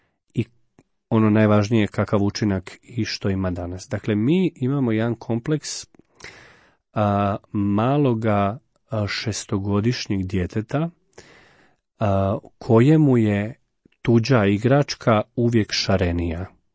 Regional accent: Slavonia, Croatia; kako se kod nas u Slavoniji kaže, šerpicu, odnosno posudu.

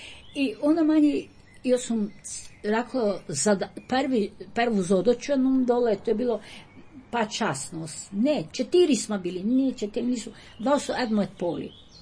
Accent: Bednja, Varaždin County, Croatia; Ja volim, ja sam vam iz Bednje.

